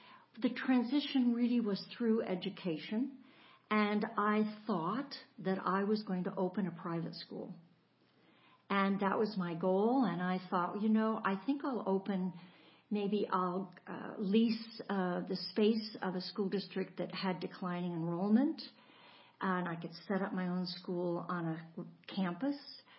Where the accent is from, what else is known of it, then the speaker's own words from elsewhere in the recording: Medford, Oregon, United States; Well, Vinita, I grew up in Southern Oregon when Medford was actually a pretty small town.